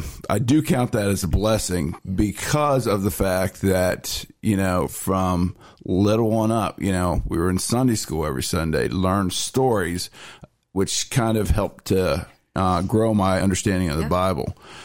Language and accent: English; Lancaster, Pennsylvania, United States; Originally, I'm from Lancaster, Pennsylvania. I grew up in a family of six.